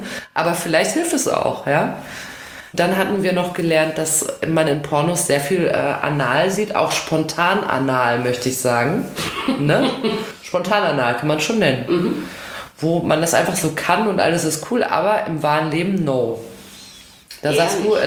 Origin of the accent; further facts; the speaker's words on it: North Rhine-Westphalia, Germany; Oder, wie man in meiner Heimat im Ruhrgebiet gerne sagt, die einzigste Rubrik.